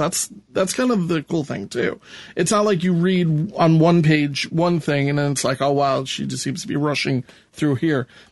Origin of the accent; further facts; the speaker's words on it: United States; as Americans, as an American, we forget how fortunate we really are.